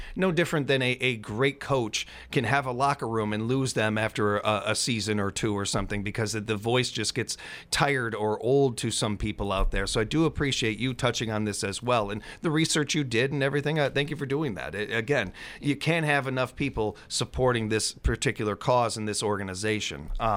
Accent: Illinois, United States; I grew up in Northern Illinois, and I know exactly what you're talking about.

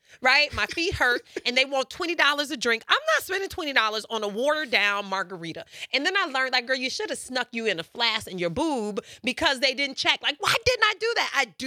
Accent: Chicago, Illinois, United States; I'm one of those Bears fans that only knew football through growing up in the 80s and growing up in Chicago.

